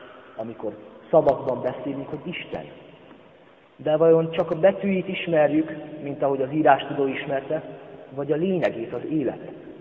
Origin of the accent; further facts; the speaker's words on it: Great Hungarian Plain, Hungary; Alföldiek vagyunk, tudhatjuk, milyen a szegény legény.